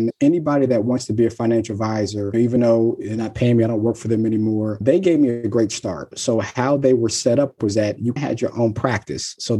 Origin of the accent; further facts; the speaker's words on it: Cincinnati, Ohio, United States; I'm born and raised in Cincinnati. So I am a diehard Cincinnati Bengals fan.